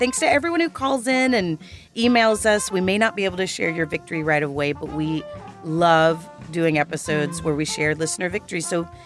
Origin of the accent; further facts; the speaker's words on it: Texas, United States; Well, I'm from Texas.